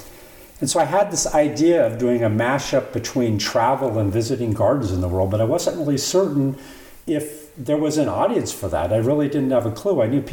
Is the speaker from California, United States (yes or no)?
yes; California, United States; I was born and raised in California, San Francisco, north of San Francisco, UC Davis, UC Berkeley, Natural Resources.